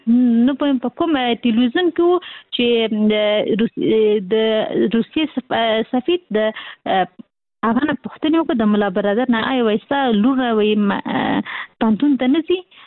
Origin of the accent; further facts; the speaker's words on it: Kabul, Afghanistan; موږ خاصي د کابل یو